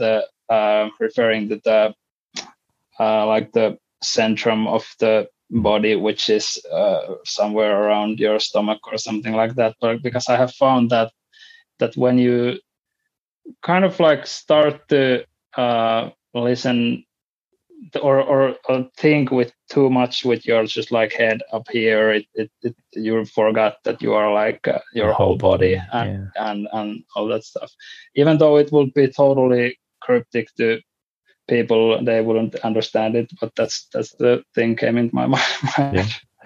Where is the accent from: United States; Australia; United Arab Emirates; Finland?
Finland; first language Finnish; English is a second language; I mean, English is my second language. I would be much better to explain these things in Finnish